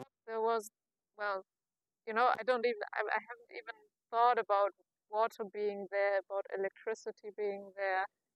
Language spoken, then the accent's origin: English; Germany; but I'm coming from Germany to South Africa.